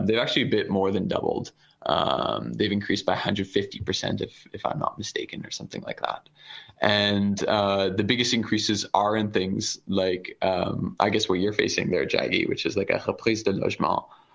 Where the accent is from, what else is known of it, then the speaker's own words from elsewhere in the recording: Montreal, Quebec, Canada; I grew up in Montreal, and I also remember when rents weren't as high as they currently are.